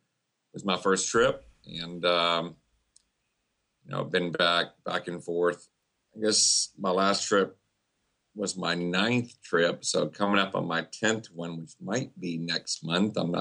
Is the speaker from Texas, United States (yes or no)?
yes; Houston, Texas, United States; born there; I was born in Houston and had most of my businesses here, but in late 2007, I moved to Las Vegas for a couple of years.